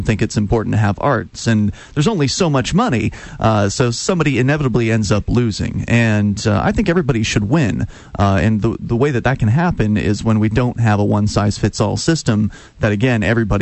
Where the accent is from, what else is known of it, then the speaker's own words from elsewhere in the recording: Florida, United States; now in Keene, United States; Well, I grew up in Southwest Florida and moved up here about 6 years ago. I'm so grateful to be living in Keene.